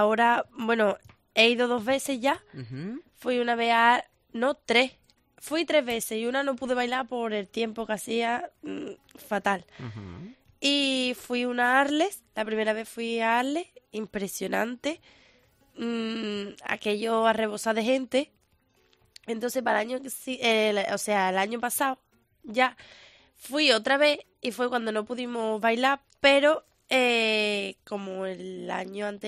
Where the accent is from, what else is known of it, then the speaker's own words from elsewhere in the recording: Andalusia, Spain; Yo no había pisado un pie fuera de Andalucía nunca más en mi vida.